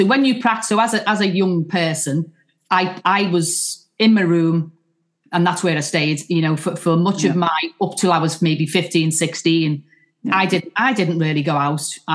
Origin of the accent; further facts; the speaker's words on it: Liverpool, North West England, United Kingdom; And I think because I am from Liverpool, sometimes I think we are pushed down a little bit. You know, your accent sometimes, you know, it goes before you.